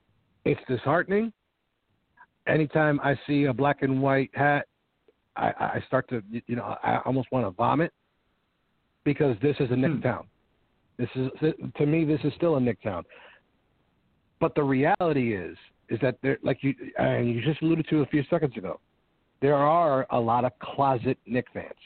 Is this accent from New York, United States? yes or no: yes; Brooklyn, New York, United States; Well, as a guy that lives in Queens, born and raised in Brooklyn, works in Brooklyn constantly, and of course all around the city